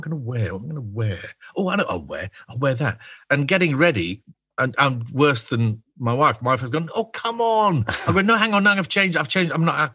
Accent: Scotland, United Kingdom; born there; I was born in the Scottish Borders, in the middle of nowhere.

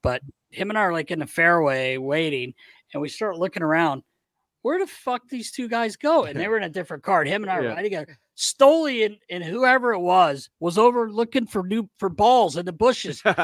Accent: United States; you go to Carolina, my home state.

